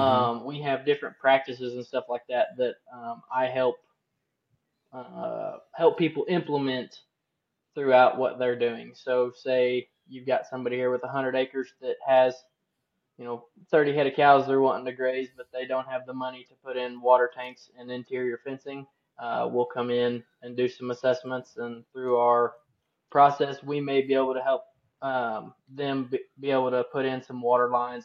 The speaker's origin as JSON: {"language": "English", "town": "El Dorado Springs", "region": "Missouri", "country": "United States", "said": "Yeah, so I'm 25. I'm from El Dorado Springs, Missouri. I'm married, and we have one baby girl."}